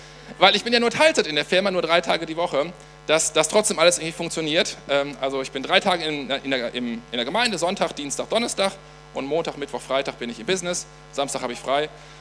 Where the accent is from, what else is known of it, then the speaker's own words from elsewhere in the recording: Ennepetal, North Rhine-Westphalia, Germany; in Ennepetal, in meiner Heimatstadt